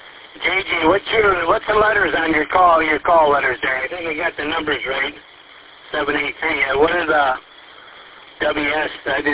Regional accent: Clawson, Michigan, United States; now in Breckenridge, United States; I grew up in Detroit. I was born in Wayne County. And I grew up in Clawson, 14 mile in Crooks, down in Detroit area, and we moved up here in 73.

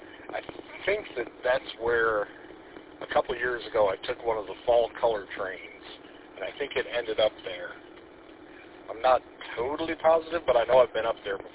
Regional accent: Ludington, Michigan, United States; and then I grew up in Ludington on the west side.

